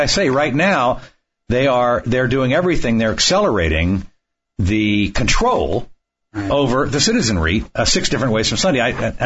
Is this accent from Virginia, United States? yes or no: yes; Virginia, United States; I grew up around Fairfax County, and they decided that if you cook food for the homeless, you go to jail.